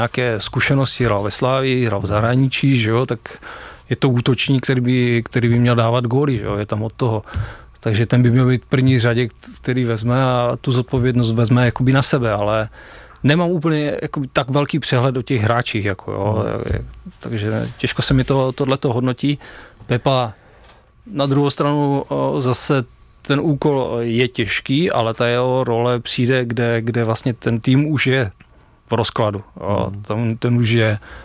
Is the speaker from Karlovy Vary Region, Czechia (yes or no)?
no; Opava, Moravian-Silesian Region, Czechia; ale jsem z Opavy, jako narodil jsem se tam